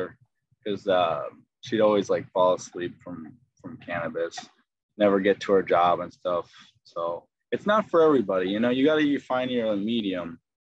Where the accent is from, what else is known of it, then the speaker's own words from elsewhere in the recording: Palatine, Illinois, United States; a nicer community than where I grew up in Palatine.